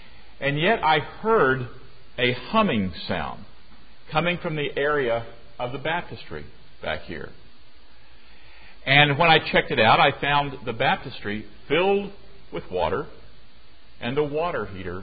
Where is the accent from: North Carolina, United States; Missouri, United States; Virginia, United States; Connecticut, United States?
Missouri, United States; I grew up in Missouri in the heart of Church of Christ country.